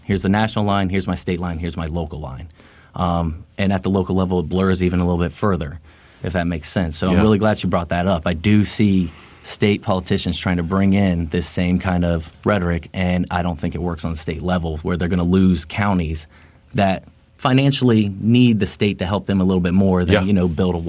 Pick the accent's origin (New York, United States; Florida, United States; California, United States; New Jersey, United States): Florida, United States; Tampa; I'm American first. I'm a Floridian, then I'm Tampinian.